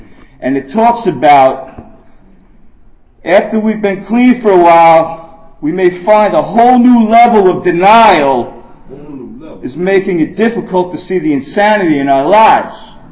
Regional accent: Brooklyn, New York, United States; now in Philadelphia, United States; I got clean up in New York. I'm from Brooklyn, New York. I'm a transplant in Philadelphia.

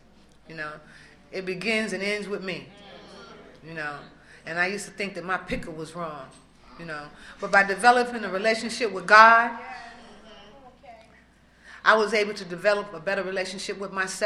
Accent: New York, United States; now in Washington, United States; I'm from New York. And I got clean in Washington, D.C. I first came around in 84, then I went back out. My sister brought me here because we lost our mother and father in New York.

